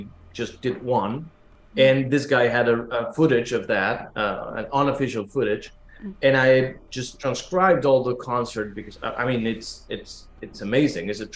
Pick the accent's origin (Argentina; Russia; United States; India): Argentina; Buenos Aires; I was born in Argentina and raised in Buenos Aires.